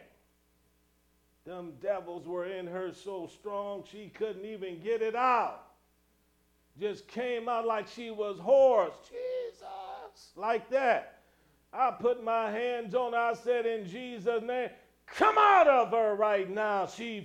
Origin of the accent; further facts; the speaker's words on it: Cleveland, Ohio, United States; I'm from born and raised in Cleveland, Ohio. You don't have to tell me twice.